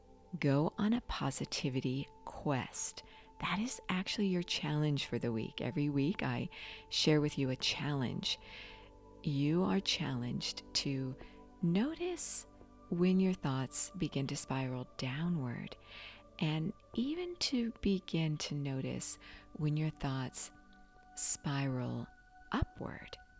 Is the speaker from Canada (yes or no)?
no; Philippines; By November, the strongest storm in the world hit my hometown in the Philippines, and I wasn't able to contact my family.